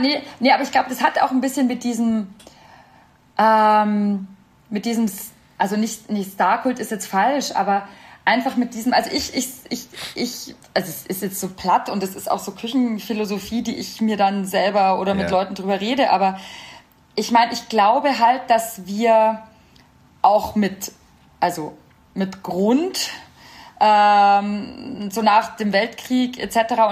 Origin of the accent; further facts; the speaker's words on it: Bavaria, Germany; ich komme dazu noch aus der Oberpfalz